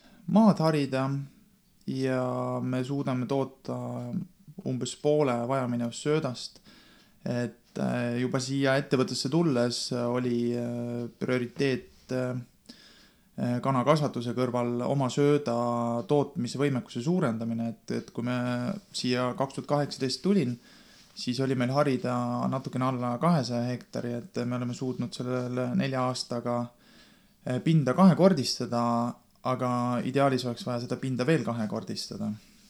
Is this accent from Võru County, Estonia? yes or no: no; Koeru, Järva County, Estonia; Et ma olen Koerust siit naaber maakonnast Järvamalt pärit ja minu eriala tegelikult on piimatehnoloogia.